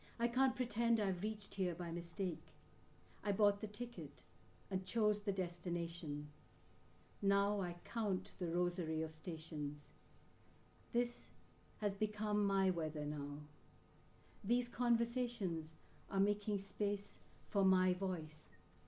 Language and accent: English; Glasgow, Scotland, United Kingdom; growing up in Glasgow, as I did